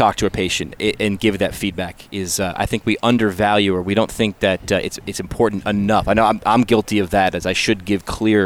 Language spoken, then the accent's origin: English; New York, United States; I mean, I was born there and grew up kind of upstate